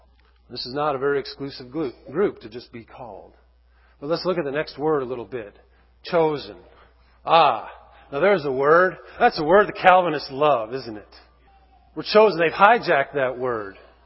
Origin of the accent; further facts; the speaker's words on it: England, United Kingdom; I say favorite. I'm English.